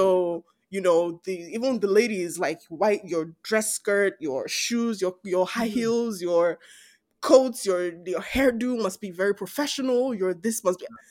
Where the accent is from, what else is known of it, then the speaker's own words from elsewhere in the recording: Lagos, Nigeria; growing up in Lagos, first of all, there's traffic everywhere.